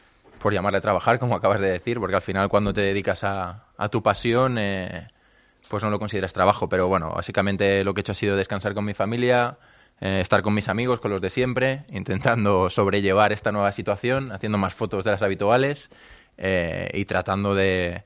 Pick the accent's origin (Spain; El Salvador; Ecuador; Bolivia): Spain; Barcelona, Catalonia; born there